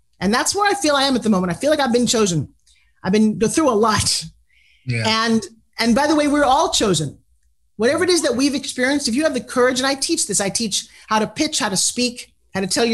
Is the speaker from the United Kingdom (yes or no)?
no; New York, United States; I'm from South Long Island.